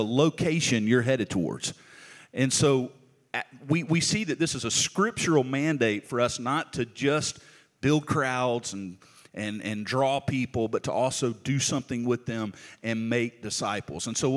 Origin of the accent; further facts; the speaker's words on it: Alabama, United States; So I'm from South Alabama. That's south, okay? Way south. As south as you can get, because if you walk far from my house, you go into the Gulf of Mexico, okay?